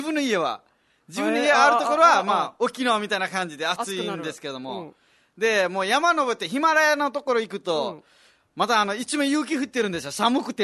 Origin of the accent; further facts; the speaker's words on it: Nepal; Japanese is a second language; 私もネパール人なんですけど、